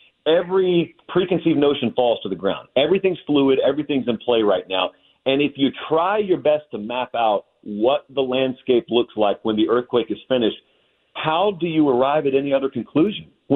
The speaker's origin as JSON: {"language": "English", "region": "the South", "country": "United States", "tie": "born or raised there", "said": "I am in the South. I grew up in the South. I live in the South. I'm in the South."}